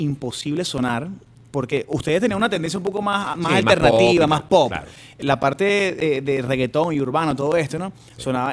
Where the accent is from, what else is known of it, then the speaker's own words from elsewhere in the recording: Venezuela; como buen venezolano que le gusta el béisbol, que le gusta el deporte